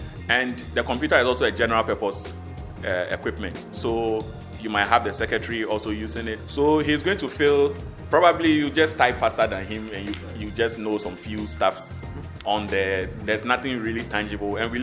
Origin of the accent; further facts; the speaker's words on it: Ghana; In the country, born and bred in Ghana I've been doing tech professionally since 2004 till now.